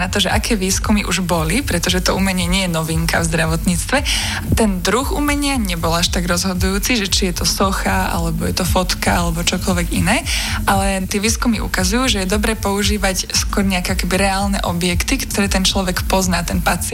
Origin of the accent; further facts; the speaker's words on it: Žilina Region, Slovakia; ja som z Liptova, čiže blízke sa nám aj tie regióny.